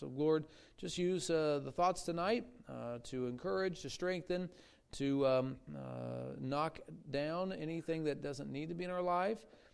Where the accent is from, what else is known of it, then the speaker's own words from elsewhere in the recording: Ohio, United States; We ain't got no pride there. Amen. We're from Ohio. We're the Midwest.